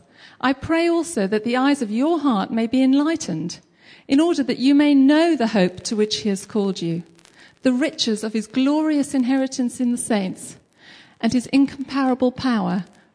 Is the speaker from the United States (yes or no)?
no; Western Cape, South Africa; Growing up in the Cape in South Africa, there was never any shortage of mountains to climb.